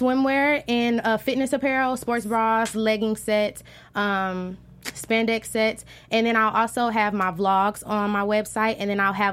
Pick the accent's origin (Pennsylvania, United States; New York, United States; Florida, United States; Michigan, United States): Michigan, United States; Flint; because like I know a lot of people when they find out I'm from Flint, they're like, they laugh about it, like, oh, like you have dirty water